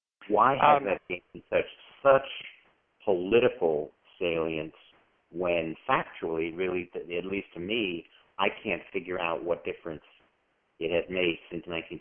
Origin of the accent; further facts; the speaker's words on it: Florida, United States; also born or lived in Indiana; I'm actually from Florida and Indiana, but I have a Indiana cell phone.